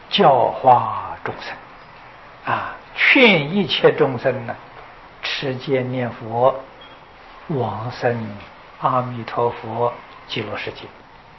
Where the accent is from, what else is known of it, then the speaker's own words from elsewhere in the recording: China; 我们中国人的正餐是午餐，他们正餐是晚餐啊